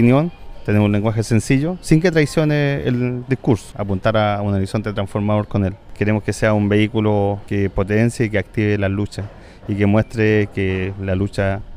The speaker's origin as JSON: {"language": "Spanish", "country": "Chile", "said": "soy de Chile"}